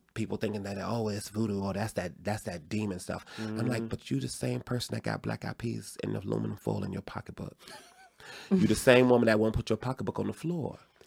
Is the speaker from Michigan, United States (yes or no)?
yes; Detroit, Michigan, United States; because I am from Detroit, if I got to fuck somebody up, I may not get to the show on time.